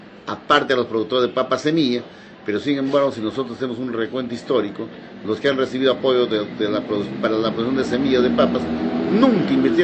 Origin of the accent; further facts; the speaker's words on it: Huasahuasi, Junín, Peru; de donde yo vengo, Huasahuasi, Huancayo